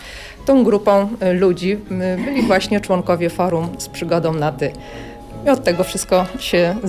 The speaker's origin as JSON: {"language": "Polish", "town": "Brześć Kujawski", "region": "Kuyavian-Pomeranian Voivodeship", "country": "Poland", "tie": "born or raised there", "said": "moja mama była dyrektorem biblioteki w Brześciu Kujawskim i ja całe dzieciństwo spędziłam między regałami"}